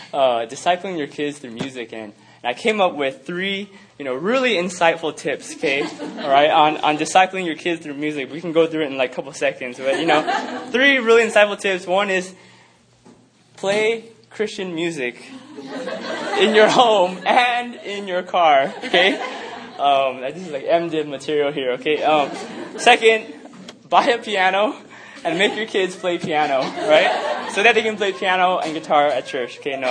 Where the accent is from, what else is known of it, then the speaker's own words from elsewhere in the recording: San Francisco, California, United States; you know, me and Mel, Dave and Jamie, we're all from San Francisco